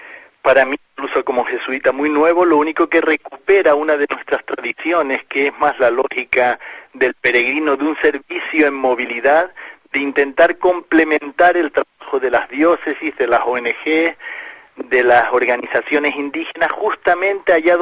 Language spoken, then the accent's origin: Spanish; Canary Islands, Spain; also born or lived in Paraguay; now in Amazonia; yo de hecho soy canario, nací en Canarias, lo único que llevo 30 años en América, primero en Paraguay unos 13, 14 años y ahora el resto lo llevo en Amazonía